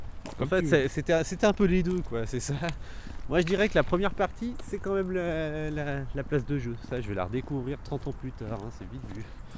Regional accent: Vaud, Switzerland; Je suis né au CHUV, mais j'ai grandi au Biondes, ouais. C'est vraiment... Les 8 premières années de ma vie, je les ai passées ici.

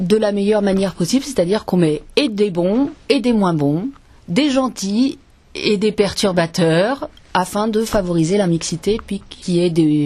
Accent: Dreux, Centre-Val de Loire, France; je suis originaire de Dreux depuis de nombreuses années

